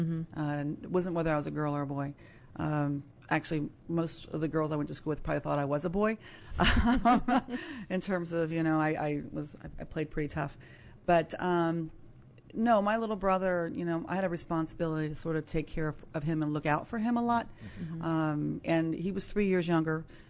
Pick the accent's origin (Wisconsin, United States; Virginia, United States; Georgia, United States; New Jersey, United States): Virginia, United States; But for me, you know, I grew up here locally in the Virginia area, and we were really poor